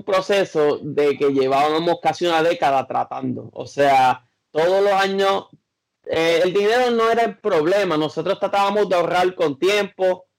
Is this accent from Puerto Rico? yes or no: yes; Caguas, Puerto Rico; also born or lived in Gurabo; Bueno, pues yo soy de Caguas, Puerto Rico. También viví un tiempo en Gurabo.